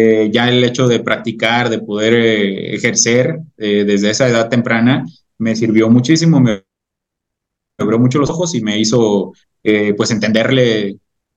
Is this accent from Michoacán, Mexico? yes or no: yes; Jacona, Michoacán, Mexico; Soy de Jacona, nací en Jacona, Michoacán. Es un pueblo que está, no, pueblo y ciudad, a un lado de Zamora.